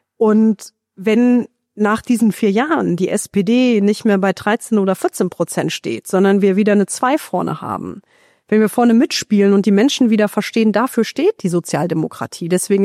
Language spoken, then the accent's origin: German; Konz, Rhineland-Palatinate, Germany; Ich bin selbst ein Landkind. Trier ist eine Stadt mit 100.000, aber ich bin nicht in Trier aufgewachsen, sondern in Konz, 10 Kilometer grob südlich von Trier.